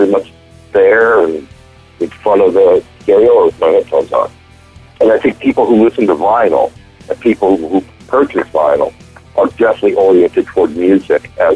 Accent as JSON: {"language": "English", "town": "Chicago", "region": "Illinois", "country": "United States", "tie": "born or raised there", "lives_now": "Seattle, United States", "said": "I mean, a couple of us moved to Seattle from Chicago. We were raised in Chicago. I was born in Seattle, but raised in Chicago."}